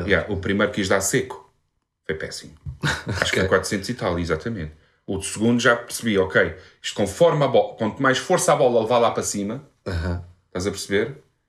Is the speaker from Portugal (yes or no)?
yes; Portugal; sou português.